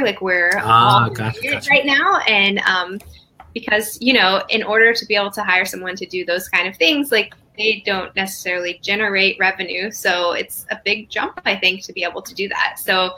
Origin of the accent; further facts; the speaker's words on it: Arkansas, United States; I'm from Arkansas, and there was only one PT school in my state.